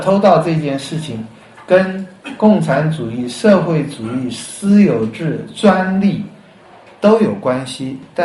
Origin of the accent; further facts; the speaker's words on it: China; 没有信心嘛，我们中国人尤其没信心啊